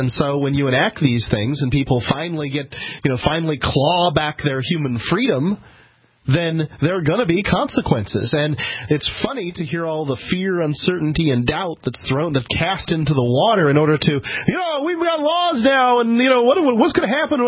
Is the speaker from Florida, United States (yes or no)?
yes; Sarasota, Florida, United States; I'm from Florida, Sarasota, Florida, mm-hmm.